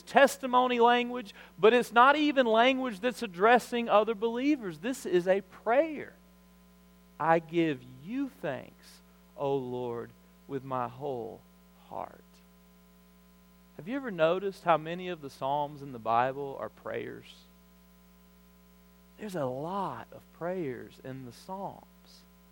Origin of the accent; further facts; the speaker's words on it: Alabama, United States; Now, when I was growing up in South Alabama, I pretended to be an athlete.